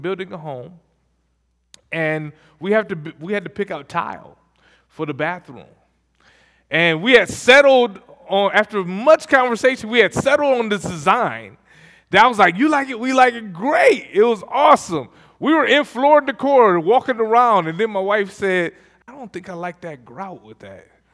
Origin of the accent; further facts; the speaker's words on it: Toledo, Ohio, United States; I was born and raised in Toledo, Ohio. My wife and I both were raised in Toledo, Ohio.